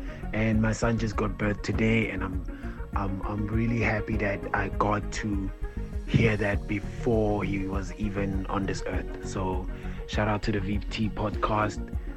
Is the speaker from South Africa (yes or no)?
yes; Gauteng, South Africa; I'm also from the East Rand.